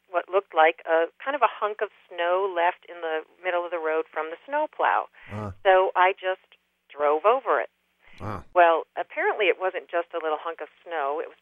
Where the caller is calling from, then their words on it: Indian Head, Maryland, United States; also born or lived in Branford, United States; Indian Head, Maryland.